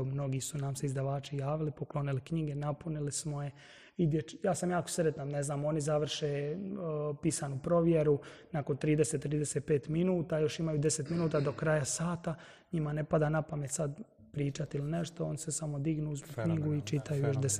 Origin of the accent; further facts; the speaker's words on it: Dalmatia, Croatia; ja sam, evo, Dalmatinac i jako volim tu svoju Dalmaciju.